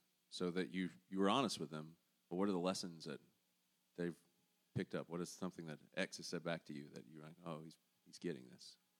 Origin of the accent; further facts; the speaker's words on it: Georgia, United States; I'm from the South, I'm from Georgia, so you never say anything directly, especially if it's too cutting, too biting, and in my little honor-shame society with the women that raised me